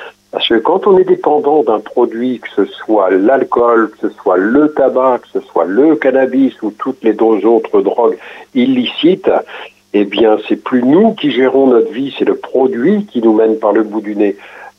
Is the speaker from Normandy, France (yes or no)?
yes; Bernay, Normandy, France; je suis revenu sur ma région d'origine, donc qui était Bernay